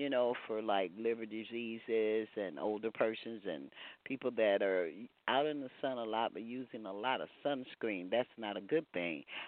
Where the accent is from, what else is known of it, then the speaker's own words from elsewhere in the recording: Texas, United States; I'm a beef eater. I'm a Texan, so we like beef.